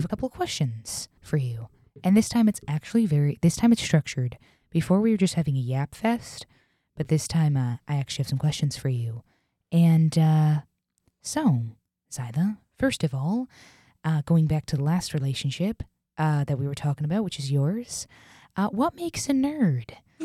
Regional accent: United Kingdom; I'm also British.

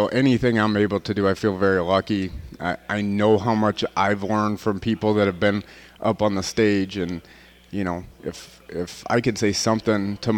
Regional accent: Indiana, United States; And I'm from Indiana, so it's great to be home, too.

